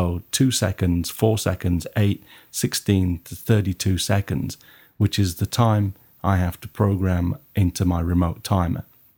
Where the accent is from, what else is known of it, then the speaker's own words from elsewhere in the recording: Nottingham, East Midlands, United Kingdom; accent: Nottingham; that's B-U-L-B for those of you that are having problems with my Nottingham accent